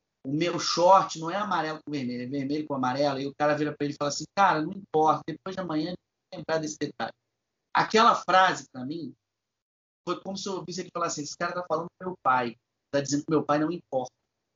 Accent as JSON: {"language": "Portuguese", "region": "Rio de Janeiro", "country": "Brazil", "tie": "born or raised there", "said": "eu nasci num lugar no Rio de Janeiro chamado Bom Sucesso, que é um bairro muito pobre da Zona Norte do Rio. É, esse lugar é um lugar repleto de favelas e eu cresci numa dessas chamada Morro do Adeus."}